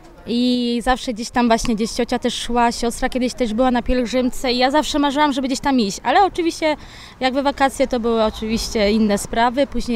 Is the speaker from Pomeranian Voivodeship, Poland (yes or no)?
no; Turek, Greater Poland Voivodeship, Poland; now in Ostrów Wielkopolski, Poland; bo ja nie jestem tutaj z Ostrowa, jestem z okolic Turku.